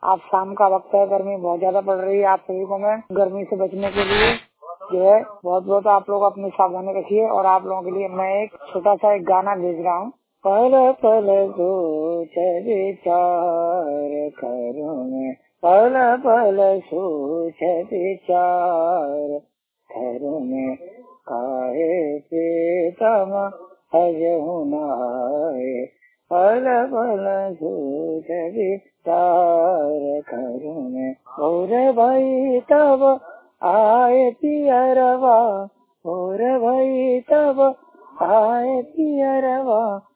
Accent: Madhya Pradesh, India; मैं जिला मुरैना अम्बापुरसा का रहने वाला हूँ।

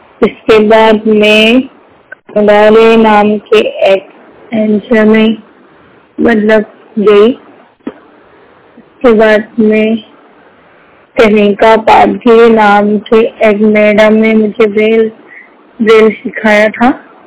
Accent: Nagaon, Assam, India; असम से हूँ। मैं पूरी तरह से दृष्टिबाधित हूँ।

